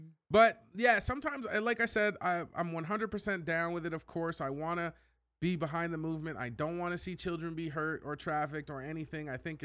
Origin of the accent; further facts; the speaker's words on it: Canada; we're Canadian boys, so I don't really know too much about, like, politics